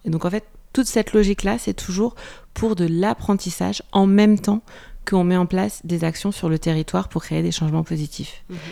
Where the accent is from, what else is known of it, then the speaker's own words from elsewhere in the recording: Paris, Île-de-France, France; now in Montpellier, France; moi, je ne viens pas du Canada, mais je viens de Paris. Et quand je suis arrivée à Montpellier, en fait, je ne connaissais personne et je n'avais pas d'amis à Montpellier.